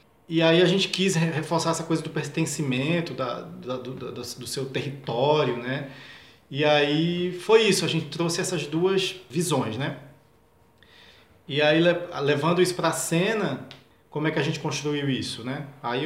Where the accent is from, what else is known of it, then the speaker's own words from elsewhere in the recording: Pernambuco, Brazil; now in Rio de Janeiro, Brazil; quis sair da minha terra, do interior de Pernambuco, para morar no Rio de Janeiro